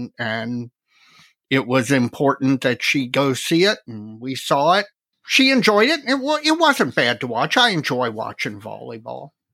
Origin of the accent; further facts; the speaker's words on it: Huntington, West Virginia, United States; born there; Now, I was born in Huntington, West Virginia, so I can diss my birth state